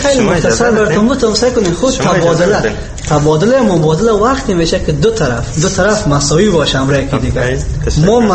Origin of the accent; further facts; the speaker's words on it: Afghanistan; یعنی ما افغان هستیم، مسلمان هستیم